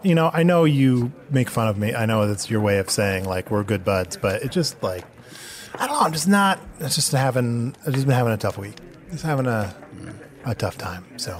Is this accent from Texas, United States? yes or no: no; Chicago, Illinois, United States; I'm your host. If you haven't listened to the podcast before, this is the deal. I'm from Chicago, my home earth.